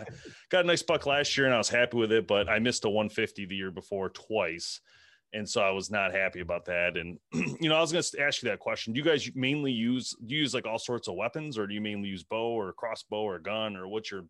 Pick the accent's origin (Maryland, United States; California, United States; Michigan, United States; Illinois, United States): Michigan, United States; Yeah, because we're from Michigan, so everything here has been, it's always pretty cool here.